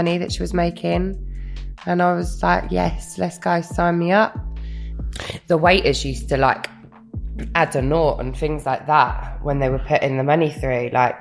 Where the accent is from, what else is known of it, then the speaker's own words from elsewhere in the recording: Bournemouth, South West England, United Kingdom; So I'm from Bournemouth originally, yeah, South Coast.